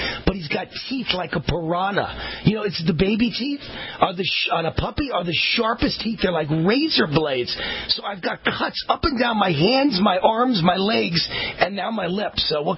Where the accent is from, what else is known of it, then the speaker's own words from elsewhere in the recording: New York, United States; You know, when I grew up back in New York, my grandmother was Yiddish, meaning Jewish German